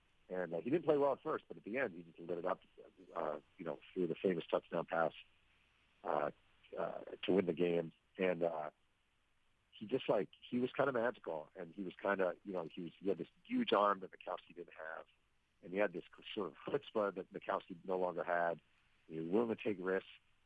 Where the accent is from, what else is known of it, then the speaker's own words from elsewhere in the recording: New York City, New York, United States; I'm a New Yorker, and in New York, the newspapers go for blood